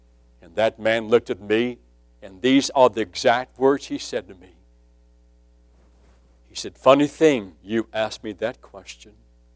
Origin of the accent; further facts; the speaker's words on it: West Virginia, United States; I said, "Well, sir, I'm from West Virginia. I've hunted all my life."